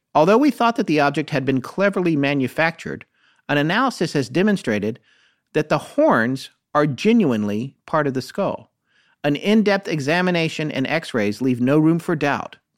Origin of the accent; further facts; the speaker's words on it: France; English is a second language; We are from France.